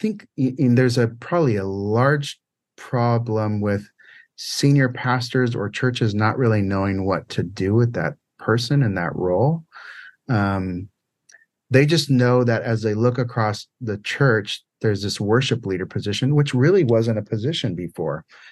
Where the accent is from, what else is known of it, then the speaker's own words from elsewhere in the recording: San Diego, California, United States; I think that was a challenging thing for me, again, growing up in San Diego, growing up around all these artists at the time where other artists were doing.